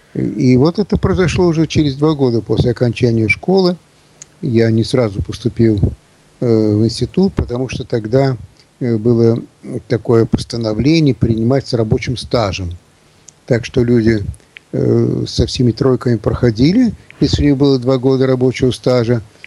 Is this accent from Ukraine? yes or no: no; Russia; born there; коль скоро я родился в России, в православной стране, то, наверное, мне и надо идти в православную церковь.